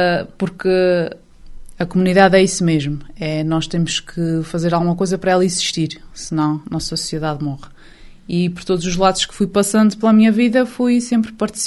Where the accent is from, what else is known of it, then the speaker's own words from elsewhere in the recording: Angra do Heroísmo, Azores, Portugal; now in Calheta, Portugal; não sou originária da Calheta, sou da Ilha Terceira, de Angra, mas sempre tive muitas ligações à Calheta desde que nasci. É a terra dos meus avós maternos e as minhas melhores memórias de infância foram passadas na Calheta.